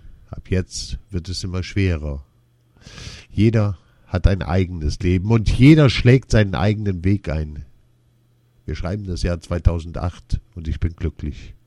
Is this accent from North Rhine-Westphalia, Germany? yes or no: yes; Essen, North Rhine-Westphalia, Germany; ich komme aus Essen. Meine Mutter stammt aus Asien. Mit 6 Jahren wurde ich in die Waldorfschule in Mülheim an der Ruhr eingeschult.